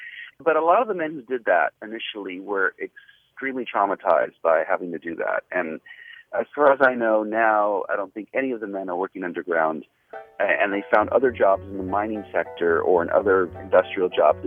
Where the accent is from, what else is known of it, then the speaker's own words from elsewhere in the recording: United States; born there; My father came to this country. I was a baby. My mother was pregnant. I was born in the United States.